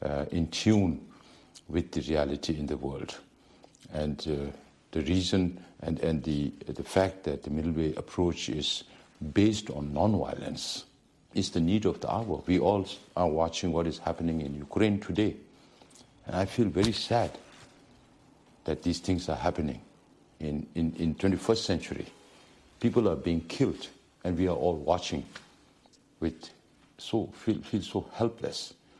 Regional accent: Tibet, China; also born or lived in India; As a child, I used to listen to my parents, and when we left our country in 1959, our parents never thought

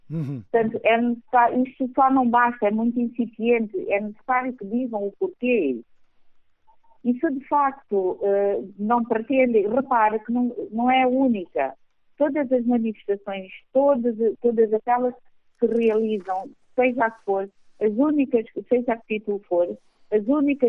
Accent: Benguela, Angola; also born or lived in Lobito; eu sou de Benguela, sim, morei alguns anos no Lobito

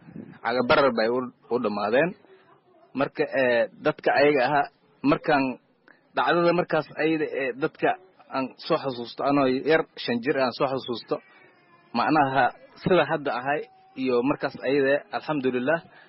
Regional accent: Bardheere, Gedo, Somalia; moved away; waxaan ka soo qaxnay Bardheera tuuladeeda meel la dhahay Warharan la dhahay aan ku soo qaxnay

